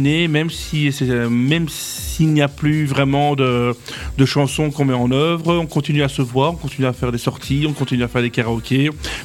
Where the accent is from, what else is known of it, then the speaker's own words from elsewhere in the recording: Braine-l'Alleud, Wallonia, Belgium; moi je viens de Braine-l'Alleud